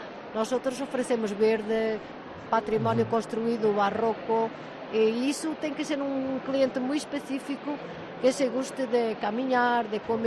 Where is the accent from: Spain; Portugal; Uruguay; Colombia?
Portugal; Norte; Sí, pero bueno, nosotros somos de Norte Portugal.